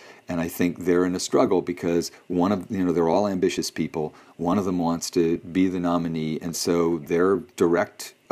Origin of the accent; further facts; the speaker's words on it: Massachusetts, United States; I'm from Massachusetts. That's where I vote.